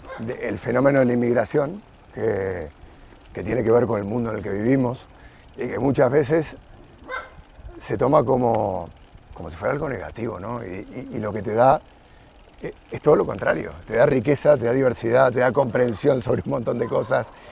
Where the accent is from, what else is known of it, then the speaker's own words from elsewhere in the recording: Argentina; now in Spain; Yo soy un argentino que vive en España, entiendo eso de tener una raíz diferente.